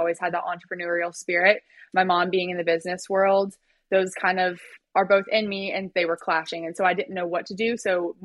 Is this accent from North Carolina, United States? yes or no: yes; Saluda, North Carolina, United States; So I actually grew up in a tiny little mountain town called Saluda, North Carolina. It's just south of Asheville.